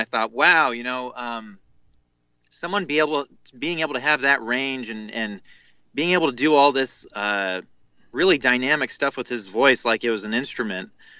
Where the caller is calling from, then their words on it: Fremont, California, United States; Right now I'm actually calling in from Fremont, California.